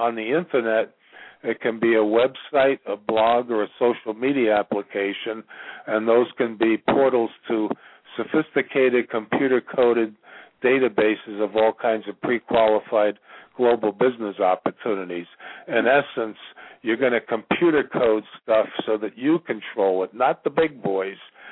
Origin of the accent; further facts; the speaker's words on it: New York, United States; now in Virginia, United States; No, I'm calling from Virginia, and I'm from New York originally